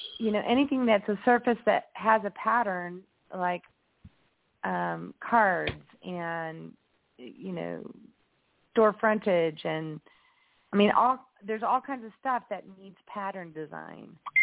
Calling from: Indianapolis, Indiana, United States; I'm from Indianapolis.

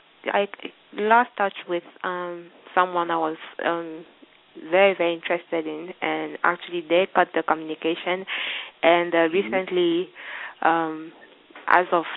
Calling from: Michigan, United States; and I'm calling from Michigan.

